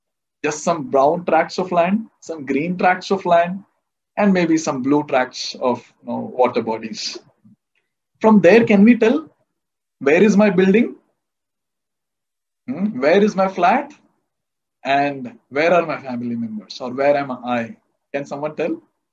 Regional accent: Bangalore, Karnataka, India; since I'm from Bangalore, so I'll talk about Karnataka. So we are in a state called Karnataka.

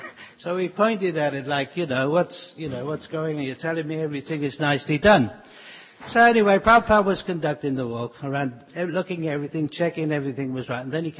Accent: United Kingdom; now in Australia; I come from Great Britain. I currently live in Australia.

